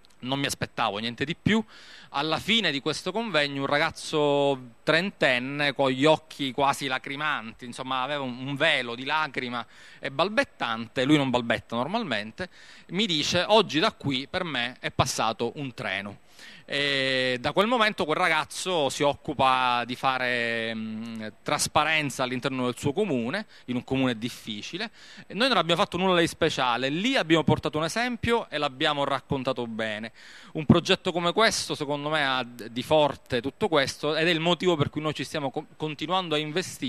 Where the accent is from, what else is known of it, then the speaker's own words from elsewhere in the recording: Sicily, Italy; sono siciliano, la cosa mi ha toccato tanto per ovvi motivi.